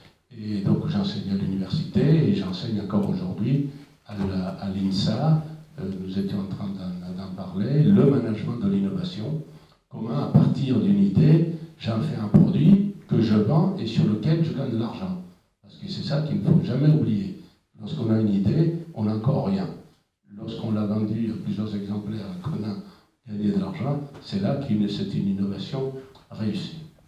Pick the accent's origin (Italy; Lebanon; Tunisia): Italy; accent: Italian; French is a second language; moved away as an adult; now in France; je suis d'origine italienne, mon accent vous le montre, arrivé en France il y a très longtemps. J'ai 68 ans, je suis arrivé à 20 ans. Je ne connaissais pas un mot de français